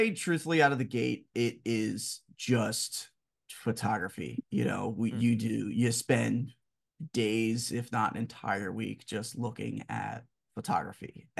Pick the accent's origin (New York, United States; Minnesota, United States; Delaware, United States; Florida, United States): Delaware, United States; Like, as we stated before, I'm from Delaware.